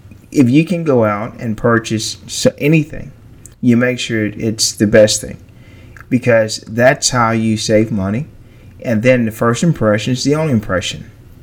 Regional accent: Beaumont, Texas, United States; Well, for the first part, born and raised in Beaumont. I think Beaumont can be a great place.

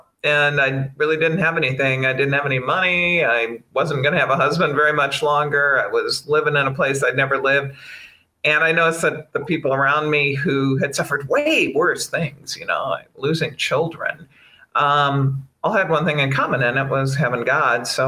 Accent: South Dakota, United States; now in Arlington, United States; So I live in Arlington, Virginia, near DC, and I grew up in South Dakota.

